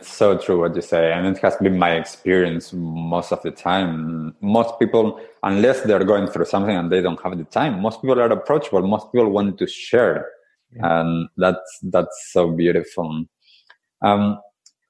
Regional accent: Argentina; English is a second language; also born or lived in United States; now in New Zealand; when I was growing up in Argentina

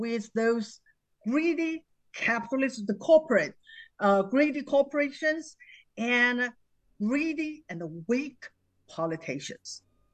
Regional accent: China; English is a second language; China. And I only, when I was young, I only was able to travel to the neighboring city, which was my hometown, That means my where my parents come from.

